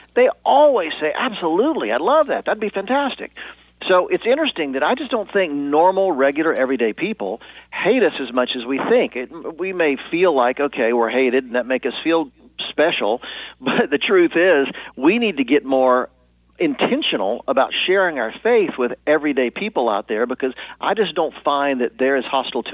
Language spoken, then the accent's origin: English; Charlotte, North Carolina, United States; Well, I'm a pastor's kid. I grew up in the South, Charlotte, North Carolina, and my dad was a pastor.